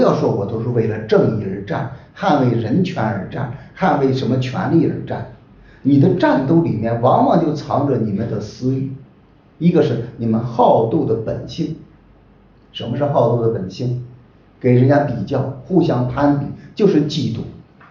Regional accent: China; 我们中国人特别注重面子

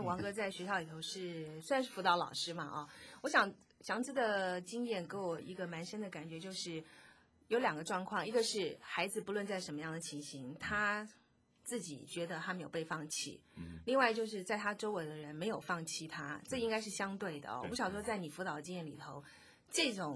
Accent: Taiwan; 就是好像就是每个台湾长大的小孩子，我不知道是我长大的时候

